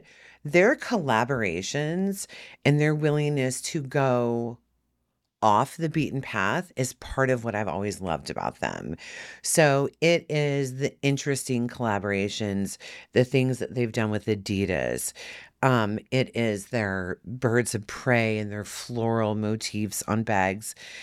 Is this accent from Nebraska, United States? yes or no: yes; Nebraska, United States; I don't know if that's how they pronounce it because I'm from Nebraska